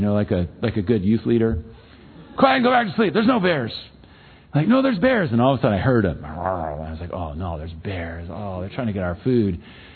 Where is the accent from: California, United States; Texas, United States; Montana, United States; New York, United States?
California, United States; I'm from California. I don't live far from Yosemite, about a three-hour drive.